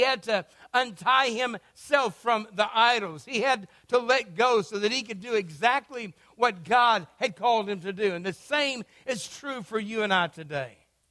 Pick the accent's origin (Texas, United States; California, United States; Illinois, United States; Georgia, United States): Texas, United States; And so there's a lot of stuff that comes back from growing up in Texas, and one of them was that you always watch Westerns.